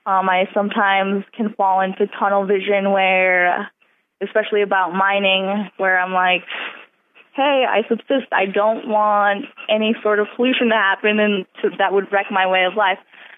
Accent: Alaska, United States; I'm from Bristol Bay

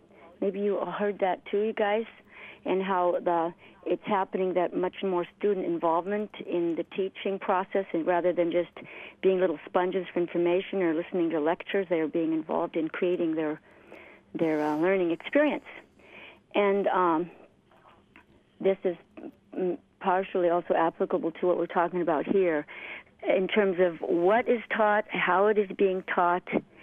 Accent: Homer, Alaska, United States; I was born here in Homer and raised here, and my mother would have gone to jail because I was bored and didn't want to go to school

